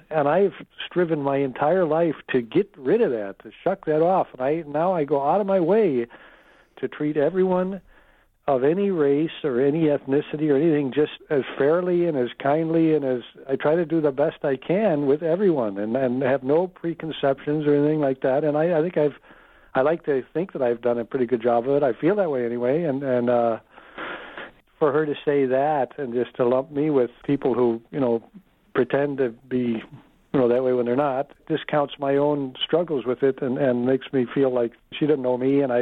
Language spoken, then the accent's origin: English; Chicago, Illinois, United States; I grew up in Chicago.